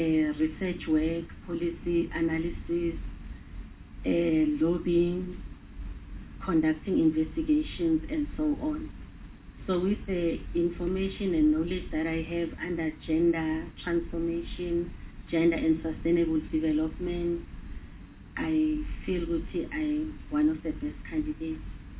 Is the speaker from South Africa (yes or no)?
yes; Mpumalanga, South Africa; I come from Mpumalanga province.